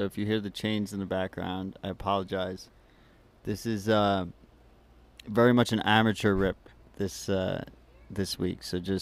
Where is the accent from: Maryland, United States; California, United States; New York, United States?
New York, United States; And I get a little bit defensive as a New Yorker.